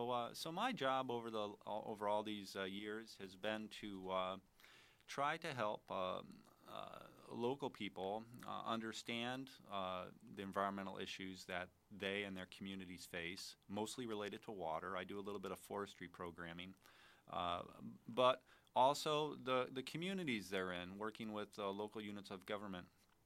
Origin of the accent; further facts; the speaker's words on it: Pennsylvania, United States; moved away as an adult; now in Wisconsin, United States; I've been in Wisconsin for a very long time now, well over 20 years, but I'm not a native. I grew up in Pennsylvania, northeastern Pennsylvania, and came to Wisconsin back in the mid-'80s to attend college at Northland College